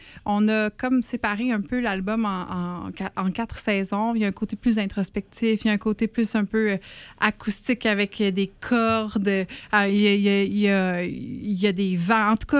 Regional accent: Sherbrooke, Quebec, Canada; Je viens de Sherbrooke.

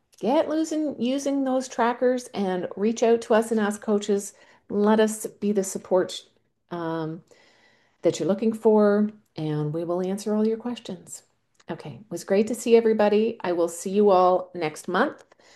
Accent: Canada; I am Canadian.

